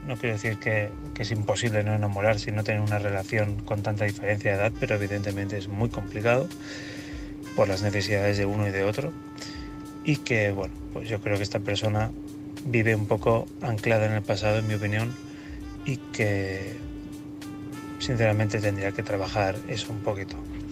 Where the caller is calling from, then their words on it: Madrid, Community of Madrid, Spain; Buenas noches, soy … de Madrid